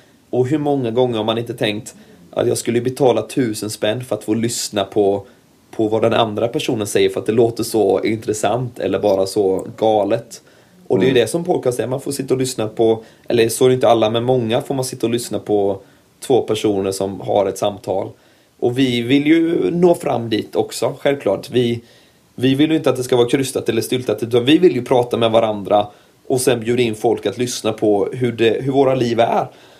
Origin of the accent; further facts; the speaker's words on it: Huskvarna, Jönköping County, Sweden; hur jag växte upp i Huskvarna-trakten